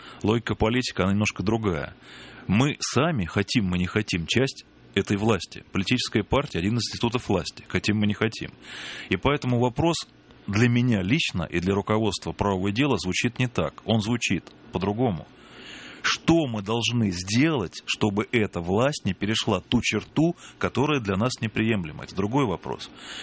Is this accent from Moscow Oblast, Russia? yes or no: yes; Moscow Oblast, Russia; я же сам из Подмосковья-то.